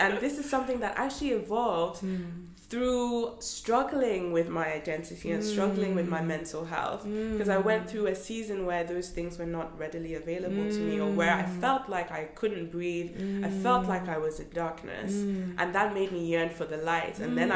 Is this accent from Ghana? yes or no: yes; Ghana; now in United Kingdom; Because now I'm too British for Ghana, in the sense that when I go, it seems like